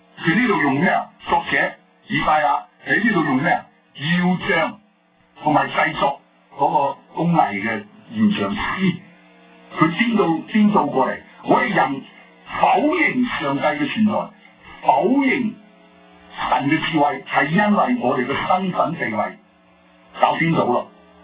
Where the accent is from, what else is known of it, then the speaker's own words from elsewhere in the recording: Guangdong, China; 咁喺大陸，我哋中國人好狡猾啊，特別我哋廣東人好狡猾嘅係嘛？